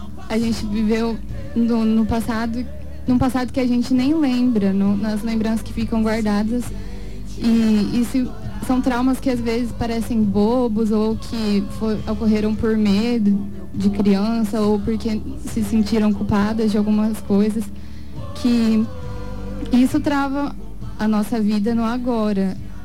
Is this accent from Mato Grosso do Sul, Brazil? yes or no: yes; Dourados, Mato Grosso do Sul, Brazil; Eu sou daqui de Dourados mesmo.